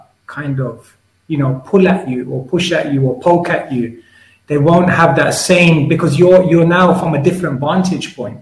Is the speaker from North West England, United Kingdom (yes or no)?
no; Wembley, London, United Kingdom; I mean, I grew up as your average kid. I grew up in Wembley.